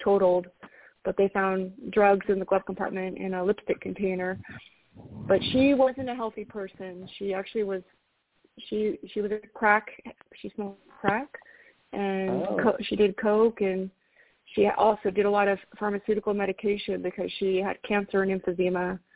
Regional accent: Anchorage, Alaska, United States; I was born and raised in Anchorage. And I moved around a lot, Kenai, Soldotna. I moved all over Alaska.

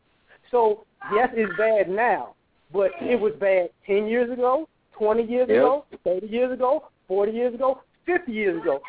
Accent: New Orleans, Louisiana, United States; born there; also born or lived in Baton Rouge / Chicago / Baltimore; now in Houston, United States; I've lived in Chicago. I've lived in Baltimore. I was born in New Orleans.

